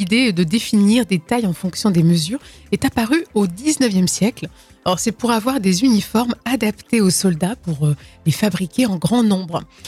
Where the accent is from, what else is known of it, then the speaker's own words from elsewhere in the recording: France; Non, même si on est français, non, quand même pas dans les vacances